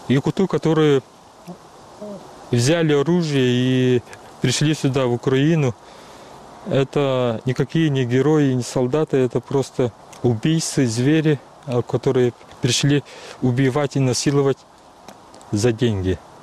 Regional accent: Sakha Republic, Russia; born there; Я родился в Якутии, в селе. Я не считаю себя россиянином

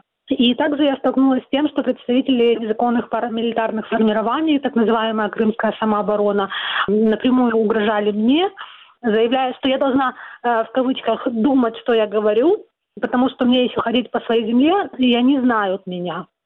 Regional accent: Crimea, Ukraine; moved away; И вот в мае 2014 года я покинула Крым и с тех пор туда не возвращалась.

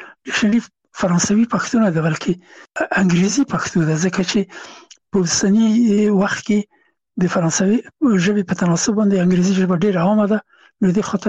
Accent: Afghanistan; هغه زه نه پېژندلم چې زه هم افغان یم، او ما ته یې نه پېژنده چې افغان یم.

